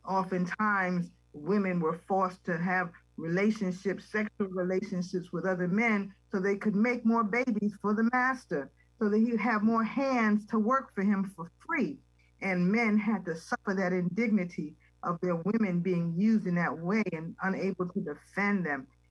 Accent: Austria; I grew up in Austria after World War II.

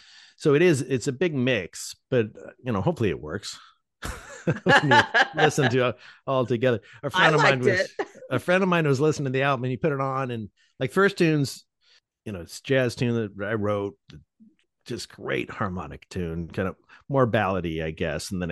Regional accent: Las Vegas, Nevada, United States; I grew up in Las Vegas.

